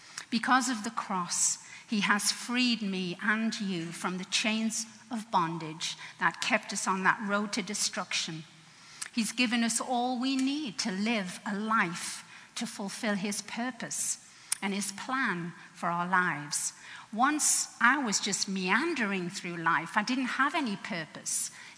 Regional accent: England, United Kingdom; because I grew up in England, and I knew we had a queen, and we had princesses and princes

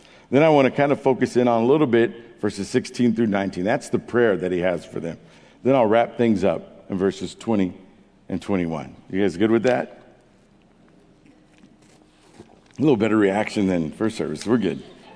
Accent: California, United States; I grew up in Orange County, but my playground was Los Angeles.

